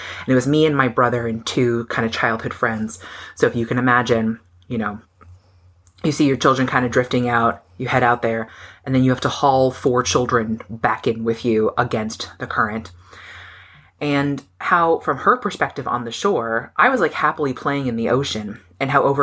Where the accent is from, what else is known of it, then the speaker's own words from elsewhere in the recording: Florida, United States; The prep for seeing things incoming is like something that was baked into growing up in Florida.